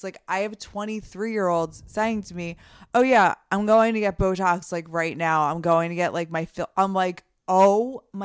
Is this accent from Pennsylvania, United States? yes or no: yes; Reading, Pennsylvania, United States; Yeah, I grew up in Reading.